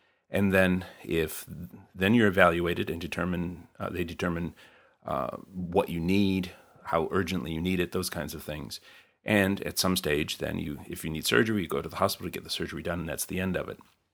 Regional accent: United States; as an American, I feel very uncomfortable if I don't have health insurance.

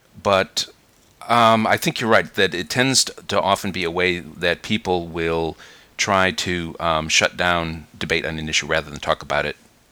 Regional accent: United States; now in New Zealand; Because here in New Zealand I'm talking, and they couldn't quite make out the accent. They thought I was American, but maybe Canadian. They weren't quite sure. And I'd say, oh, I'm from America originally.

